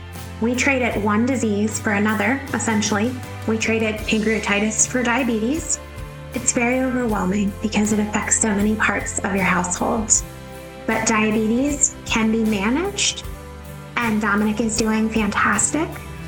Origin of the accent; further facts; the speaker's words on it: Westminster, Maryland, United States; And we're from Westminster, Maryland.